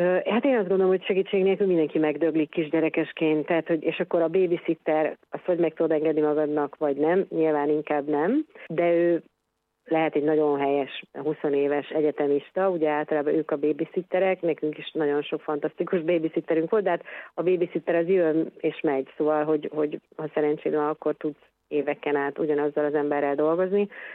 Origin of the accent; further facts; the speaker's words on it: Miskolc, Borsod-Abaúj-Zemplén, Hungary; én mondjuk ugye miskolci vagyok, tehát hogy az én osztályomból, amiben jártam véve, a 36 emberből 30 rajzott ki, nem csak az országba, hanem a világba